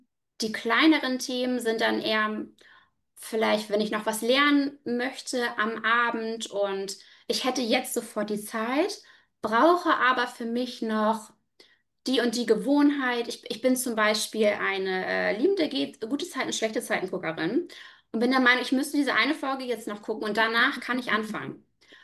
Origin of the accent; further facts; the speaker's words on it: Hamburg, Germany; ich komme aus dem Norden, ich komme aus Hamburg, bin mittlerweile verheiratet, habe zwei kleine Kinder.